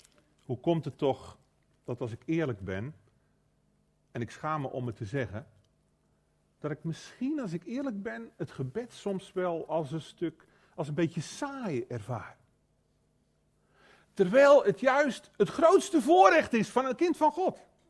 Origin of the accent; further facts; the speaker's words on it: Flanders, Belgium; Ik zie dat bij ons in Vlaanderen ook.